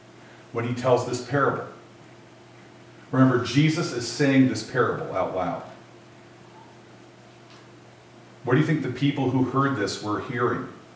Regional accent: Washington, United States; I grew up in the Palouse country in eastern Washington State. My town, my church, all the wealth around in the farms, where did it come from?

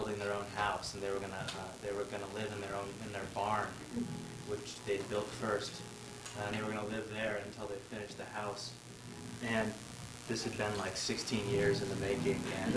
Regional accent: Moscow, Idaho, United States; I grew up in Moscow, Idaho, and typically, when you're not so surrounded by people from Minnesota, you can make better redneck jokes

